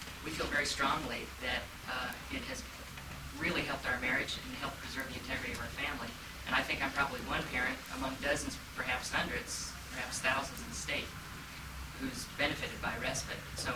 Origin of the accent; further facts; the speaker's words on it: Kenai, Alaska, United States; also born or lived in Anchorage; I'm from Anchorage. I was originally from Kenai, but we emigrated to Anchorage.